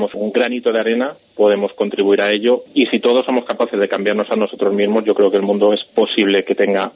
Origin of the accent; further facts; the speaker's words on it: Elda, Valencian Community, Spain; moved away as an adult; now in Santiago, Chile; en principio yo soy de Elda, de Alicante, un pueblo de Alicante, pero desde el pasado lunes he cambiado mi lugar de residencia, desde el pasado lunes que aterricé en Santiago de Chile